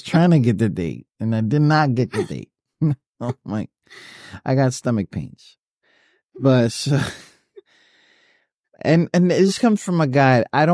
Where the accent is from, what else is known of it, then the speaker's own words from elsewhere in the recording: Puerto Rico; Yeah, I'm Hispanic. I'm from Puerto Rico.